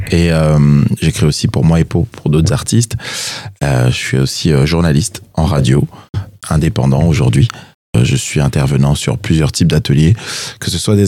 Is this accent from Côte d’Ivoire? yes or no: yes; Côte d’Ivoire; de la musique de Côte d'Ivoire, mon pays d'origine